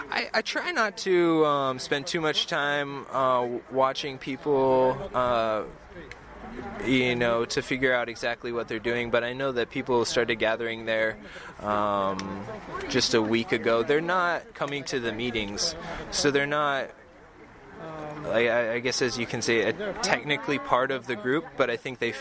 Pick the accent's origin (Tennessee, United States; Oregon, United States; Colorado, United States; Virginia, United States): Colorado, United States; Boulder; born or raised there